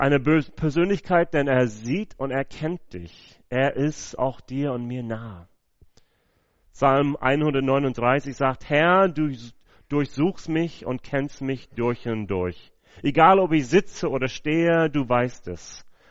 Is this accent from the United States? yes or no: yes; United States; Also dafür hätte er wirklich auch in Amerika, wo ich herkomme, eine Todesstrafe dafür bekommen können.